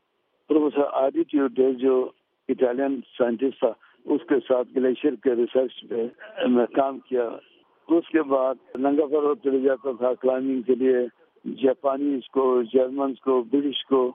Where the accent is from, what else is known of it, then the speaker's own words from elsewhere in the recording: Aliabad, Gilgit-Baltistan, Pakistan; میں ہنزا علی آباد میں پیدا ہو گیا وہاں سے میں نے پرائمری سکول پاس کیا